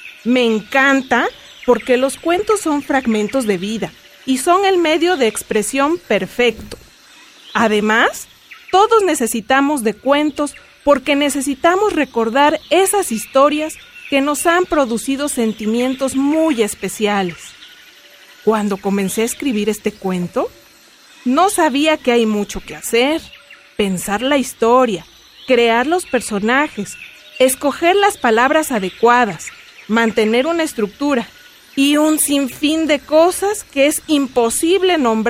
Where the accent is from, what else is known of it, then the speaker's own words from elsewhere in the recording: Oaxaca, Mexico; born there; Yo nací en Oaxaca.